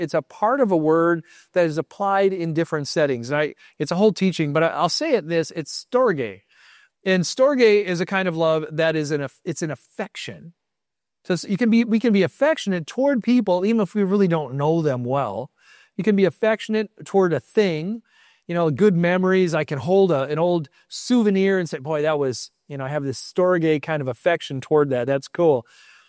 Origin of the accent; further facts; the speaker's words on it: United States; I'm an American, and that's the way it goes. We smile here.